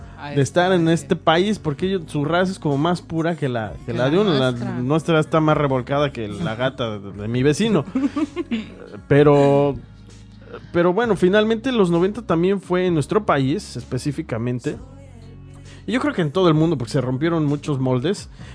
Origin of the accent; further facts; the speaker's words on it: Mexico; todos somos mexicanos y todos estamos en este magnífico país